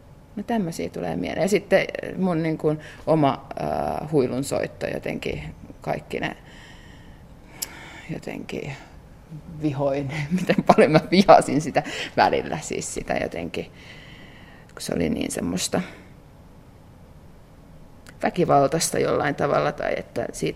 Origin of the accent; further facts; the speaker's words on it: Vantaa, Uusimaa, Finland; born there; also born or lived in Helsinki; No, tai siis mä oon Vantaalta syntyjä, mutta Helsingissä sit asunut teinistä.